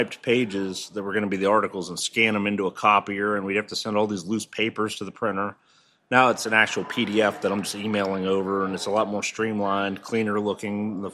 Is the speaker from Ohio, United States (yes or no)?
yes; Warren, Ohio, United States; I'm from Warren, Ohio.